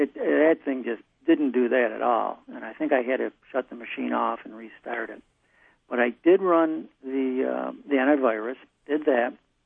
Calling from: Rochester, United States; Oh, Rochester, actually.

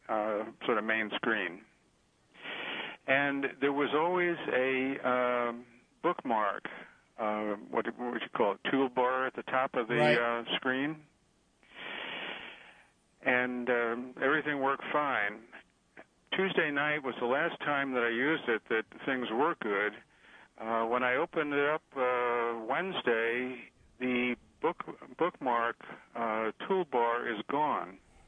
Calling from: Greece; From Greece.

